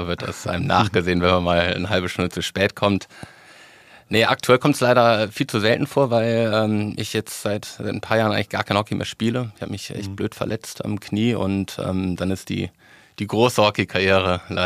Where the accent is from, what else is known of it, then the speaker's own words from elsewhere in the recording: Cologne, North Rhine-Westphalia, Germany; ich komme aus Köln